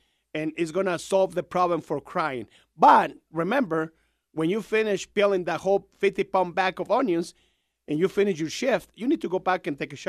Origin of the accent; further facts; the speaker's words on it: León, Guanajuato, Mexico; also born or lived in Michoacán; now in Reno, United States; I born in Michoacán, Mexico, raised in León, Guanajuato, Mexico, and became a bad boy in Reno, Nevada.